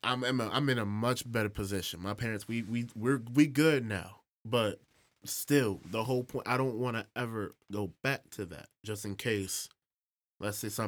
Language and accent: English; Evergreen Park, Illinois, United States; I am from Evergreen Park, Illinois. That is not Chicago. Evergreen Park, Illinois.